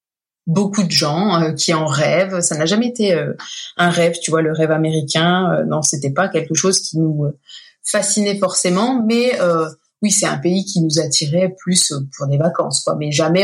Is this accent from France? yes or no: yes; Langres, Grand Est, France; now in United States; Je viens du nord-est de la France, de, on va dire, Langres, mais c'est pas tellement.